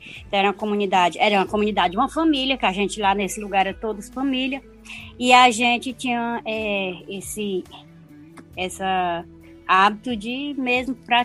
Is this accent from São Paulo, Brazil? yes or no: no; Monsenhor Tabosa, Ceará, Brazil; eu nasci no município de Monsenhor Tabosa, num lugar chamado Sítio Amazonas. E ali eu vivi minha infância, né? Eu vivi até os 14 anos.